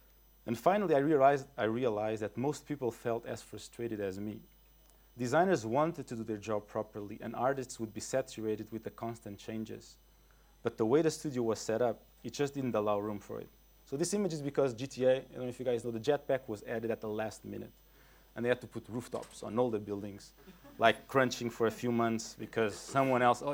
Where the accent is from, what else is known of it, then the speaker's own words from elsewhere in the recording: Lisbon, Portugal; born there; English is a second language; I was born in Lisboa, and I studied in Fine Arts